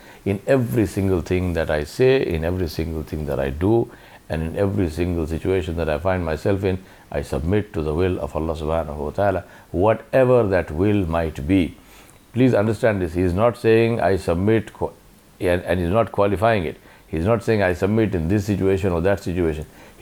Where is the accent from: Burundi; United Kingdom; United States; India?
India; Just like a person might be a citizen of a country, I am an Indian.